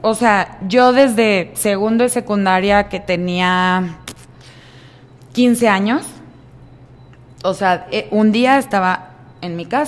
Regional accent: Mexico; como buena educación mexicana

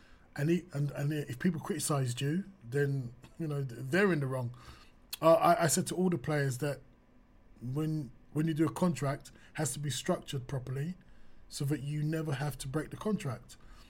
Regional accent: London, United Kingdom; I'm from East London. And then we realised that our families lived about half a mile from each other.

